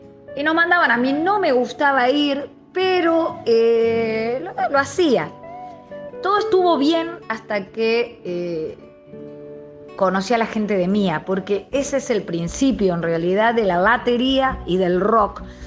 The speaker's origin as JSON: {"language": "Spanish", "town": "Burzaco", "region": "Buenos Aires Province", "country": "Argentina", "said": "mis comienzos fueron muy tempranos, porque yo soy de Bursaco"}